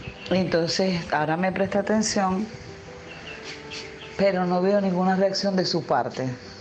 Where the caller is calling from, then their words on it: Maracaibo, Zulia, Venezuela; soy de Venezuela, Maracaibo, Estado Zulia. Por lo menos yo soy casada